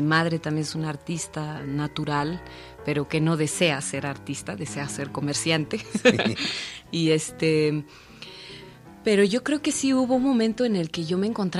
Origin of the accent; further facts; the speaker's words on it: Oaxaca, Mexico; Pues, por un lado, crecí en la Mixteca Alta de Oaxaca y...